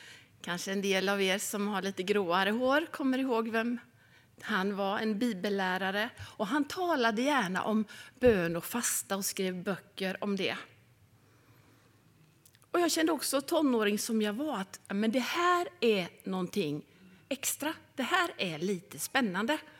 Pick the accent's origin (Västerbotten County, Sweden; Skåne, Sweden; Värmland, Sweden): Värmland, Sweden; also born or lived in Örebro; now in Öckerö, Sweden; Jag kommer ifrån Värmland från början. Jag har helt tappat bort dialekten, men om jag koncentrerar mig så går det fortfarande inte. Jag har bott på Öckerö sedan 86.